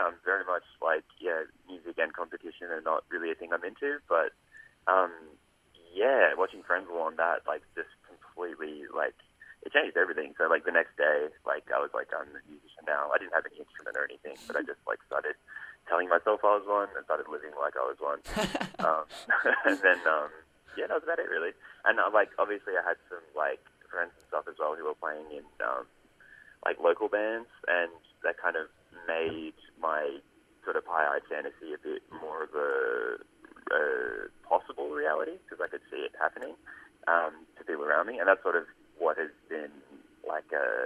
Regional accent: Kiama, New South Wales, Australia; also born or lived in Sydney; I grew up in Kiama on the south coast of New South Wales, which is like a beachside sort of town. But I was actually born a bit further north in Sydney, and then I moved down.

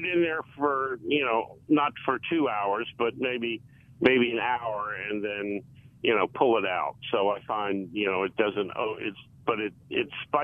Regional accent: Delaware, United States; Well, I'm from Delaware.

